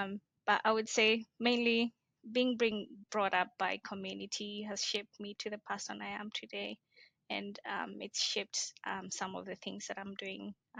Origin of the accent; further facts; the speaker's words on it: Laikipia County, Kenya; So I was born and raised in Kenya, in a region called Laikipia, and it's in Kenya, it's mainly known for Mount Kenya, which is the second highest mountain in Kenya.